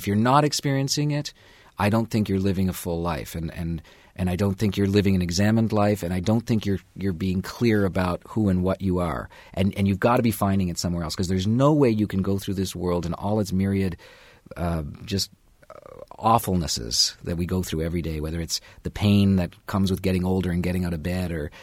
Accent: Canada; My last musical selection is very personal. I'm a Canadian

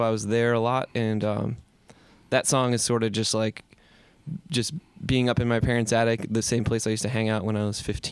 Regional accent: Ridgewood, United States; I spend a lot of time back in the town where I grew up in Ridgewood because that's where my parents still live and my wife's parents live there.

